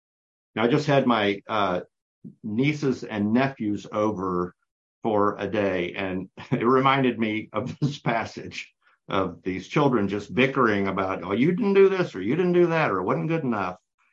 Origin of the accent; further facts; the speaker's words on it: the South, United States; I mean, I grew up in the South. I wasn't athletic. I wasn't the picture perfect Southern masculine man.